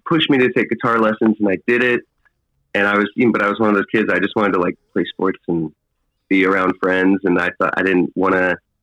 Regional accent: Cincinnati, Ohio, United States; Cincinnati, Ohio.

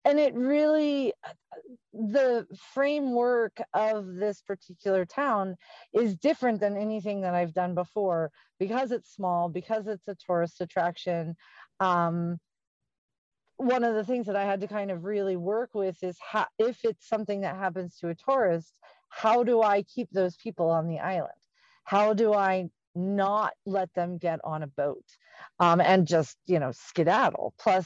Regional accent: Pennsylvania, United States; And so I'm from Pennsylvania. So I flew out to California.

